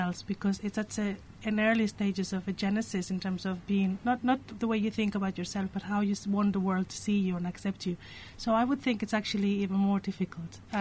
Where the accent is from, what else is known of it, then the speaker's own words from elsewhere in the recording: northern Spain, Spain; I'm from Northern Spain, just beside the Basque country, but not Basque.